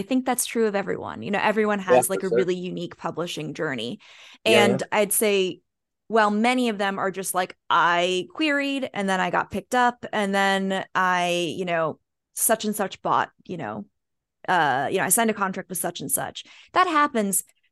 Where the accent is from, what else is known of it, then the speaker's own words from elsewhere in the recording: Midwest, United States; now in Iowa, United States; I'm in Iowa right now. And I was raised like in the Midwest and I went out to New York